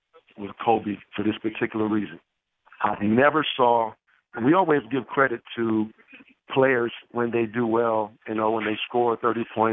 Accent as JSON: {"language": "English", "country": "Syria", "tie": "born or raised there", "said": "one of the things that happened to me is that I grew up in Syria."}